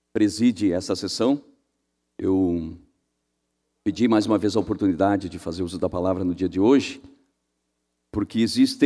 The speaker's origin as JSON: {"language": "Portuguese", "region": "Santa Catarina", "country": "Brazil", "said": "eu falo com propriedade da região de onde eu venho, do Alto Vale do Itajaí"}